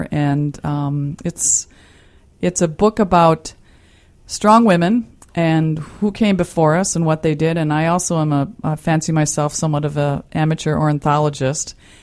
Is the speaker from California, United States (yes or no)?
no; Wisconsin, United States; I'm up to Wisconsin, where my roots are, to do a lovely book event and dinner at my hometown bookstore.